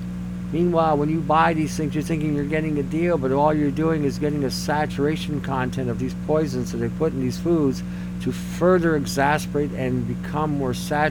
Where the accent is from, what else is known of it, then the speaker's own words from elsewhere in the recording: Detroit, Michigan, United States; where I grew up in Detroit for a young part of my life